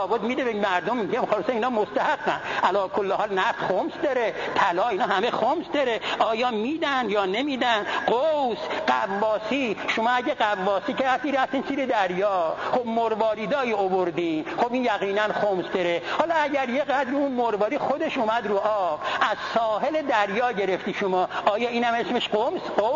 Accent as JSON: {"language": "Persian", "town": "Tehran", "region": "Tehran Province", "country": "Iran", "tie": "born or raised there", "said": "ما الان از تهران اومدیم اینجا، میرم تهران، آیا نمازم تمامه؟ چون مسقط و رأس من تهران بوده، یه 30 سالی هم تهران بودیم"}